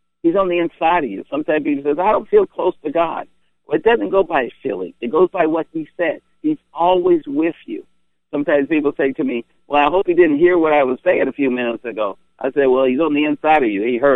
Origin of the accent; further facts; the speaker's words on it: California, United States; My grandmother Mary, I grew up in California. Grandmother Mary lived in Houston.